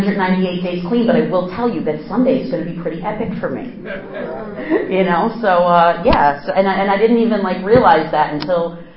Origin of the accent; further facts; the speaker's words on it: New Jersey, United States; live 8 minutes away from the George Washington Bridge, so I'm at like the tip north of New Jersey. I grew up in Bergen County.